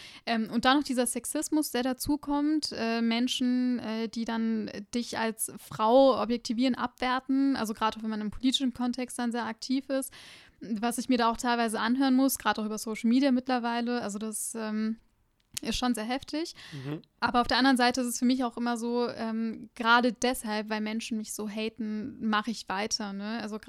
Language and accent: German; Offenbach, Hesse, Germany; Ich komme aus Offenbach.